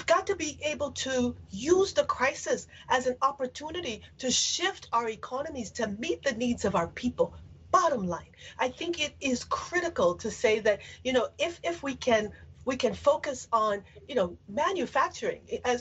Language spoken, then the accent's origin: English; Liberia; Again, I'm from Liberia.